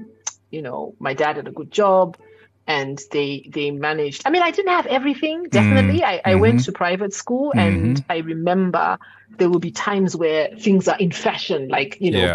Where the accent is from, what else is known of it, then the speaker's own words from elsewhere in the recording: Zimbabwe; growing up in Zim, and I realized that we lived in what was a utopia.